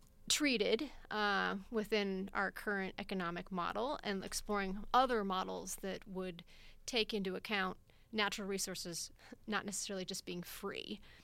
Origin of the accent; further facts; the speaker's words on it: Kansas City, Missouri, United States; also born or lived in Madison, Wisconsin; So I claim, even though I was actually born in Madison, Wisconsin, but moved when I was one. So I claim Kansas City is home.